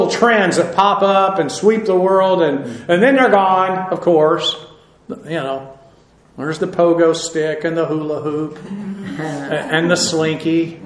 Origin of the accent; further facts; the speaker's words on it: Massachusetts, United States; born there; I think I was born in Massachusetts.